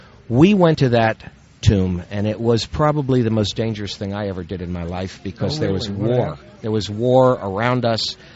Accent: District of Columbia, United States; I grew up near Washington, D.C., and my father was a Jewish professor at Catholic University, Georgetown University. I grew up with the greatest respect for Catholicism.

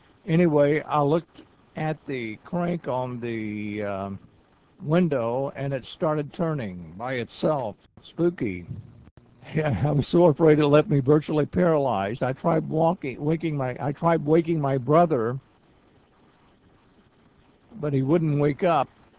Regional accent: Oklahoma, United States; Got an interesting email from a person who lives close to my hometown back in Oklahoma.

